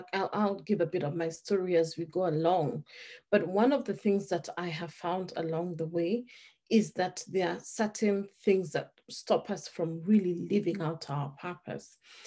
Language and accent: English; Kenya; accent: Kenyan British; I am a Kenyan girl with a Kenyan British accent